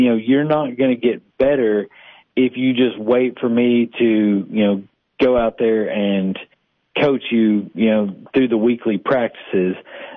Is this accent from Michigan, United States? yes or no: no; Sparta, Tennessee, United States; Well, I grew up in Sparta, Sparta native. I played tennis in high school.